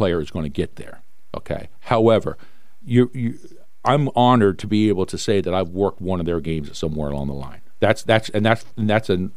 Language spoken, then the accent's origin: English; Mechanicsville, Virginia, United States; I live in Mechanicsville. Yep. Okay, I grew up in Mechanicsville.